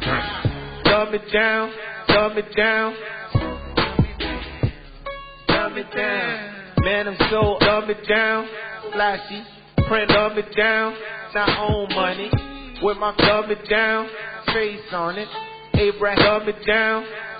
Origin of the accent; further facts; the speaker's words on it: Haiti; I'm from Haiti, so y'all know I rep Tucson over Dream. First Black Republic.